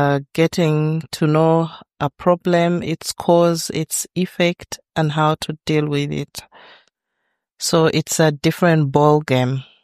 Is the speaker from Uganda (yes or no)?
yes; Uganda; I'm from Uganda.